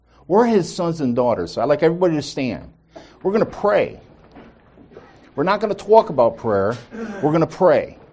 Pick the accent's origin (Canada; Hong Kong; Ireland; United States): Ireland; And for me, it's just in my nature, being Irish, to be stubborn.